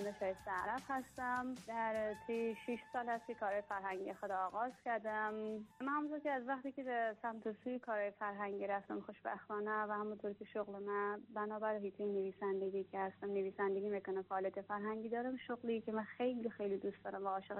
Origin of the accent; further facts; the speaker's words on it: Afghanistan; من برای خود افتخار میکنم به عنوان یک بانوی افغانستانی. همه جا رفتم گفتم من یک افغان هستم و افغان بودن خود میبالم.